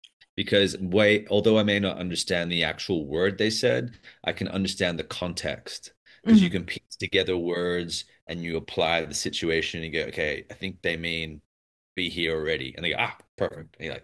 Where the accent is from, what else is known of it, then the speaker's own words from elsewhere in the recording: Toronto, Ontario, Canada; also born or lived in Vancouver; I was born in Toronto, Canada. My first formative years were all the snowy, fluffy.